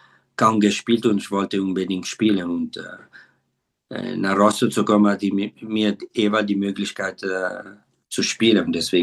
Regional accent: Ascona, Ticino, Switzerland; born there; first language Italian; German is a second language; meine Muttersprache ist Italienisch, weil ich in der Schweiz geboren bin, in Ascona, im Kanton Tessin. Ist der einzige Kanton in der Schweiz, wo man Italienisch spricht.

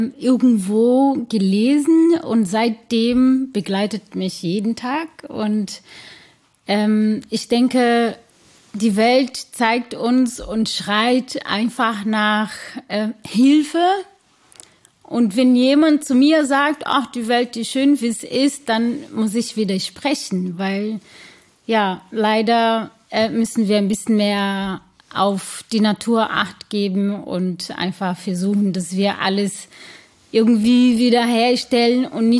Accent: Brazil; German is a second language; moved away as an adult; now in Germany; Ich komme aus Brasilien und bin fast 40 Jahre alt, habe zwei Kinder, lebe seit fast 12 Jahren in Deutschland

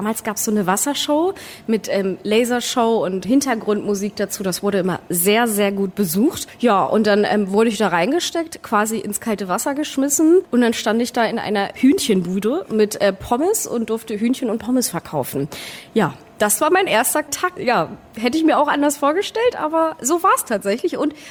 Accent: Wolfsburg, Lower Saxony, Germany; Ich komme aus Wolfsburg, genau.

